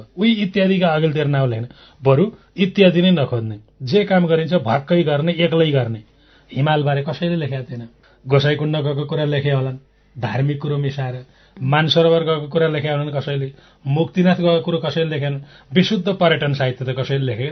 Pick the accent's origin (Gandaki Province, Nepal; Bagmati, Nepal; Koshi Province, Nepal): Koshi Province, Nepal; यो म झापाको गाउँमा हुर्केँ